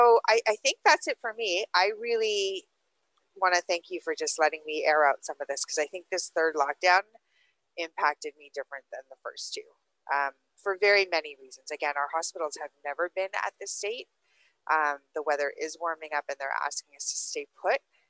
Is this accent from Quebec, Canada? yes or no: no; Toronto, Ontario, Canada; I don't have Rona. I am from Toronto, and I'm not planning to bring it anywhere.